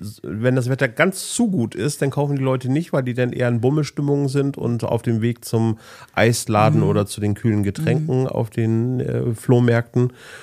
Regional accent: Bremen, Germany; Ich bin ja auch in Findorf groß geworden.

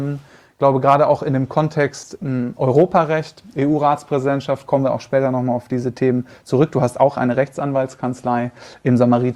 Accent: North Rhine-Westphalia, Germany; born there; Wir sind also beide gebürtig, also nicht gebürtig, du nicht, ich aber in Nordrhein-Westfalen, haben beide da viel Zeit verbracht.

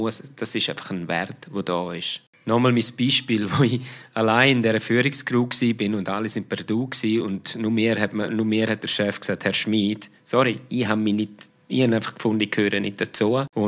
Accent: Switzerland; Ich sehe auch auf LinkedIn, gerade in Deutschland, denkt es mir, ist schon noch mehr oder ist die Sie-Kultur schon noch mehr verbreitet als bei uns in der Schweiz.

